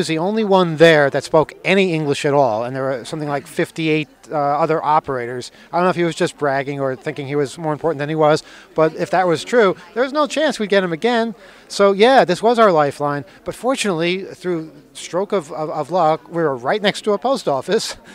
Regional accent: United States; I'm at a payphone. I'm an American.

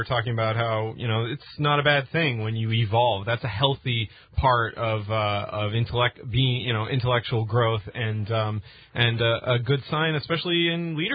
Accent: Pacific Northwest, United States; I grew up in the Pacific Northwest, very close to Hanford, one of the most radioactive parts of the country.

